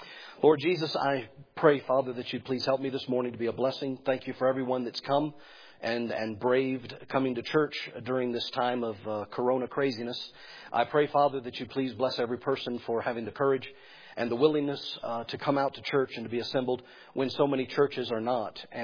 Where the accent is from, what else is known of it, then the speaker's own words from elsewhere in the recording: Georgia, United States; You probably can't tell by the way I talk, but I'm from Georgia. I grew up with cut-off shorts and not in a Christian home, running around, and at the end of the day, we picked chiggers off of ourselves. That's just life in Georgia.